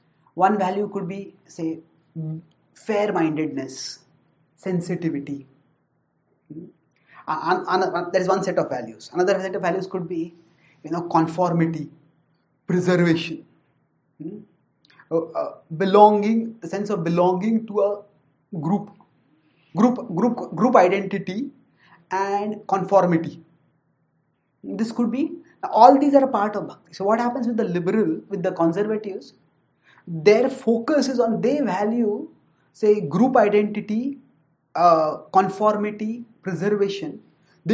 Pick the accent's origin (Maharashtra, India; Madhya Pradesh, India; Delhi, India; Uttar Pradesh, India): Maharashtra, India; And if you see in India also, I am from Maharashtra.